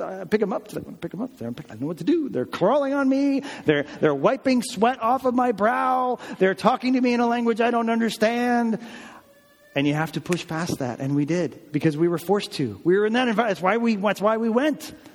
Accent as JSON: {"language": "English", "region": "New Jersey", "country": "United States", "said": "We're from Jersey."}